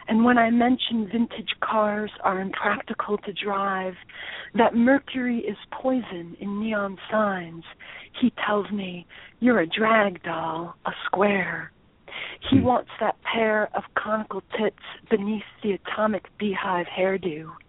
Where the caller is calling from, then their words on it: Newburgh, New York, United States; Newburgh, New York.